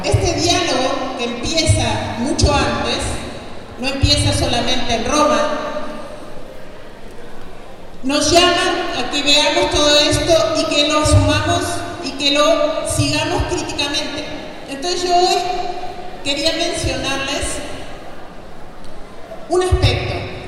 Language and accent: Spanish; Uruguay; now in Mexico; Soy uruguaya, pero vivo en México.